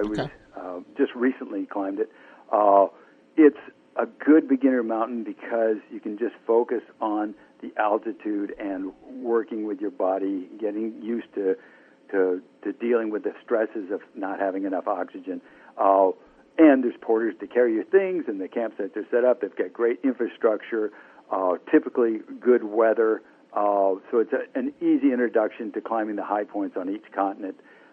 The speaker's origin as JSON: {"language": "English", "region": "Alaska", "country": "United States", "tie": "born or raised there", "said": "my my hometown mountain in right in Alaska, Denali"}